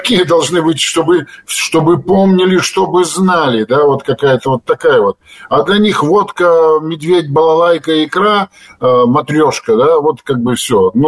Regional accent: Belarus; Я ему сказал, из Беларуси.

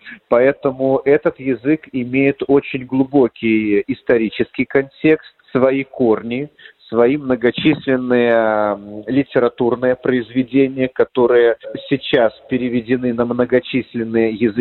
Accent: Belarus; кто мы, белорусы, как этнос, как нация

